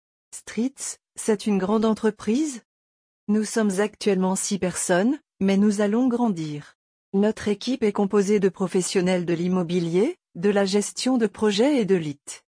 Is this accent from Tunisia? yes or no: yes; Tunisia; now in Switzerland; Je suis originaire de Tunisie, et quand j'ai cherché où faire une formation technique